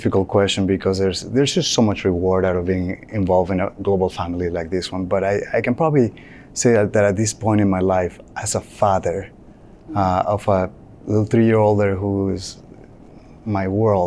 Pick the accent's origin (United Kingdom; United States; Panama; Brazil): Panama; David, Chiriquí; when I came to that hospital in my hometown of David.